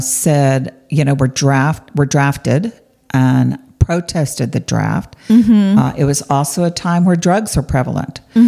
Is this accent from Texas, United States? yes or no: yes; Texas, United States; also born or lived in Austin; Actually, I was born in Austin, Texas, but moved away, grew up in another Texas city until I went back to college there when I was 17.